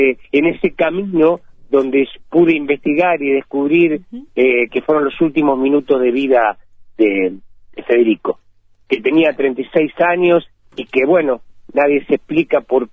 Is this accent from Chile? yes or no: no; Rosario, Santa Fe, Argentina; Muy rosarino, muy. Sí, sí. Es más, tengo que hacer un esfuerzo por no comerme las S y no decir la S.